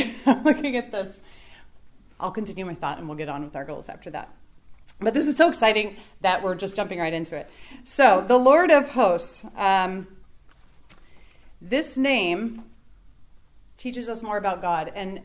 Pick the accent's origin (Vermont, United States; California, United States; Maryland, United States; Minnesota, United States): California, United States; growing up in California, where, you know, you feel like California's going to one earthquake short of falling into the sea